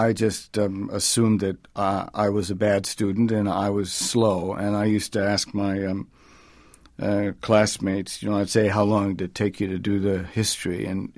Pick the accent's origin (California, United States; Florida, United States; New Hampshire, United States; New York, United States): New Hampshire, United States; because I grew up in New Hampshire, because I spent so many summers in Maine, the logging research was you know, it's where I live.